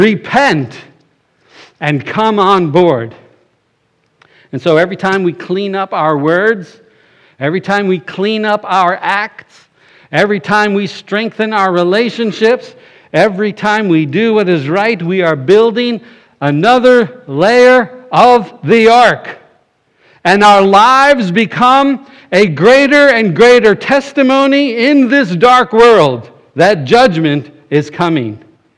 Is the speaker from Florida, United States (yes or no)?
yes; Florida, United States; now in West Virginia, United States; here we are in little old West Virginia. Can you believe it? I'm from Florida. I can't believe I'm here still.